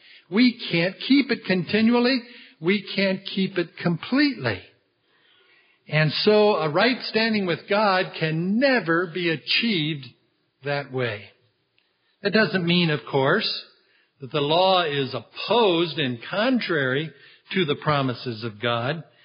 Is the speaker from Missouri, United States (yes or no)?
yes; St. Louis, Missouri, United States; When I was growing up in St. Louis in the 1950s, There was no state speed limit in Missouri.